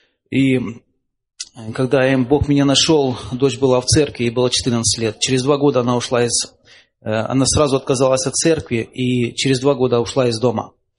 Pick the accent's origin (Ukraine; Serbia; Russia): Ukraine; Dnipro, Dnipropetrovsk Oblast; Я из Днепропетровска.